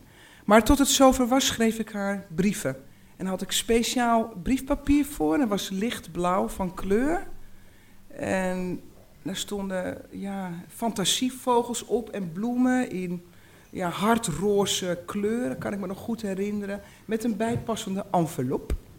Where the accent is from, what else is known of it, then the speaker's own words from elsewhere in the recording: Uithoorn, North Holland, Netherlands; also born or lived in Amsterdam; Daarna ben ik naar Amsterdam-Noord gegaan. En toen mijn ouders gingen scheiden, ik was ongeveer een jaar of vijf, is mijn moeder met mij en mijn jongere zusje en mijn oudere broer verhuisd naar Uithoren, waar haar ouders